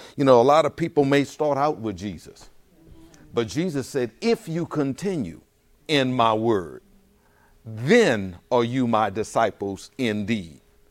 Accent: New Orleans, Louisiana, United States; If you from Atlanta, don't get upset with me. I'm from New Orleans.

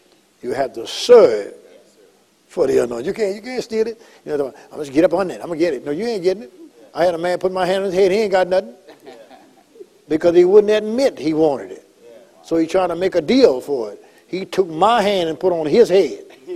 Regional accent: Guyana; I told her I was from Guyana.

